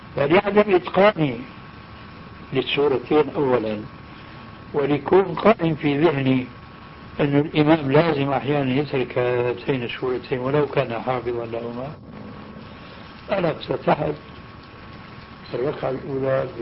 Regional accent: Syria; من نحو 30 سنة أو أكثر أو أقل ما أذكر نزلت إلى مصيف مضايا عندنا في سوريا

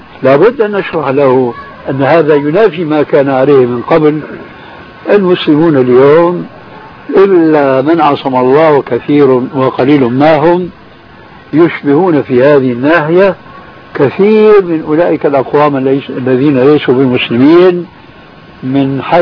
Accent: Syria; وإنما حركة على النظام العسكري الذي يعبر عنه عندنا في سوريا مكانك راوح

